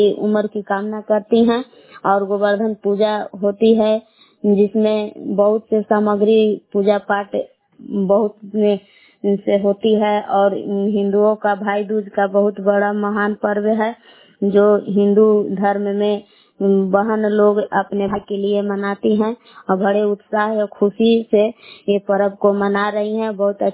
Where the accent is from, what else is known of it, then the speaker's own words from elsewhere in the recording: Bilav, Bihar, India; मैं ग्राम बिलाव जिला कैमूर भभुआ के निवासी हूँ।